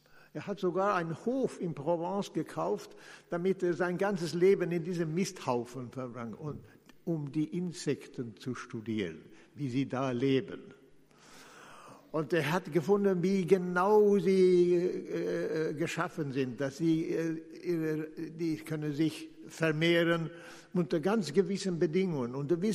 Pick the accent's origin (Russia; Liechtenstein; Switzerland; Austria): Switzerland; Lucerne; als ich zu meiner Heimatstadt in Luzern fahre